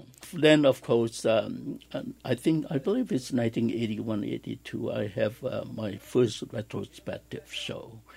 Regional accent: China; I was born in China, and I finished grade school in China.

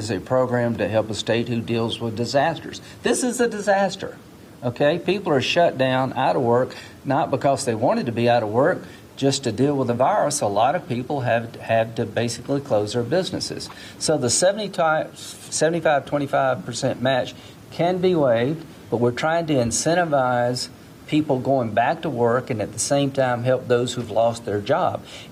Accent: South Carolina, United States; But here's what I've learned growing up in Central South Carolina.

